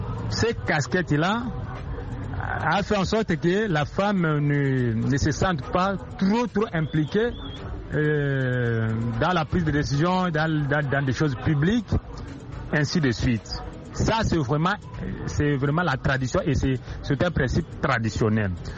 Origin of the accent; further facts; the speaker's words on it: Kinshasa, DR Congo; principalement chez nous en Afrique, voilà. Et même chez moi au Congo, ici à Kinshasa.